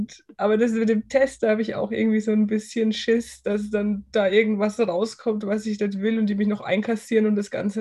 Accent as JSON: {"language": "German", "region": "Bavaria", "country": "Germany", "said": "Ich komme aus Bayern, ganz nördlich, Rhön-Grabfeld ist unser Landkreis, also in der Mitte von Deutschland."}